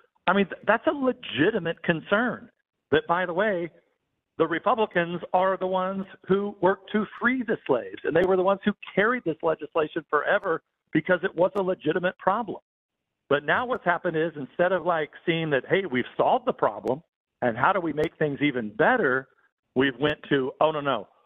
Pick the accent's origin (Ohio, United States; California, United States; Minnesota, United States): California, United States; I mean, hell, I grew up in the San Joaquin Valley